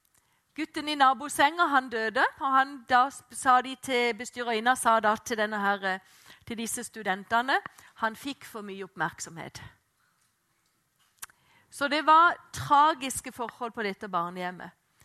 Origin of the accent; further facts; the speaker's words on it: Flekkerøya, Agder, Norway; also born or lived in Oslo; og jeg har vokst opp ute på Flekkerøya. Og der kom jeg når jeg var 2,5 år gammel. Da kom jeg ifra Oslo og hadde vært på barnehjem i 2,5 år.